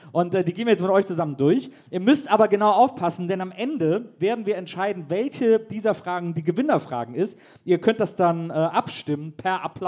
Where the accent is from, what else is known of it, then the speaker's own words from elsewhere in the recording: Erlangen, Bavaria, Germany; ich komme aus Erlangen